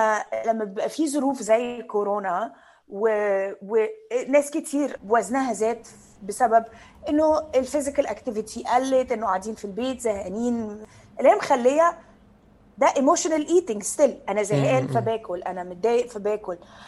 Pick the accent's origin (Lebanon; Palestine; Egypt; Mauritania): Egypt; انا مع يعني انا كبرت يعني في مصر